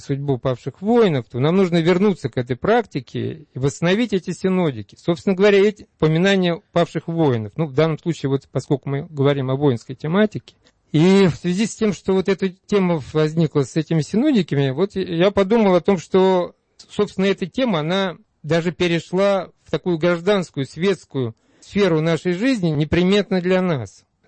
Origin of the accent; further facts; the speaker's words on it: Lipetsk Oblast, Russia; из моего родного села, из Рязанской, нынешней Липецкой области.